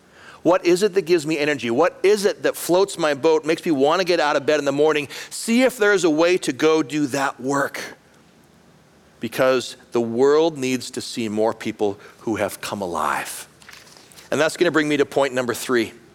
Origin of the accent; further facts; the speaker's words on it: Canada; moved away as an adult; I was 21 years old. I was a student at the University of Calgary in Canada. I'm a Canadian, spent my first 24 years there.